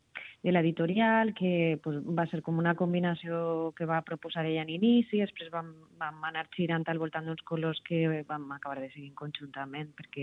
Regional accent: Picanya, Valencian Community, Spain; jo m'he criat en Picanya, en un poblet que està allà a l'Horta Sud, que justament està arrelada a tot l'ambient de cooperatives de taronja allà en València.

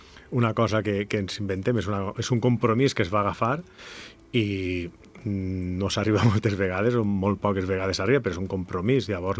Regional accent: Valencia, Valencian Community, Spain; Ja fa 6 anys que visc aquí, jo soc de València

